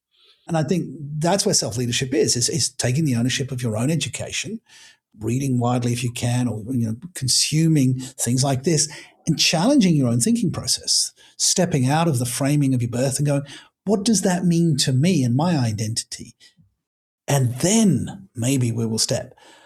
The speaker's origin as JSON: {"language": "English", "country": "United Kingdom", "tie": "born there", "said": "look, I am British by birth and one doesn't want to sound one's own horn too much"}